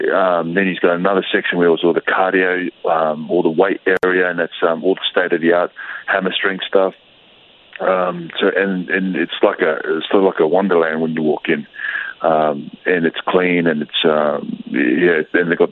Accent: Australia; Oh shit, sorry, man, I'm from Australia.

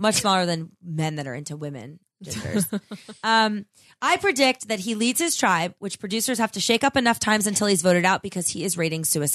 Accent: Oklahoma, United States; For years, my hometown of Oklahoma had a sign that said the home of Chris Hammonds.

